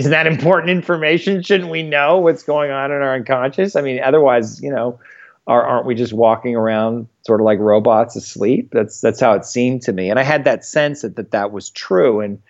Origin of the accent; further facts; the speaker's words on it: Canada; now in Los Angeles, United States; I grew up in Canada, so I was a hockey player and, you know, pretty competitive.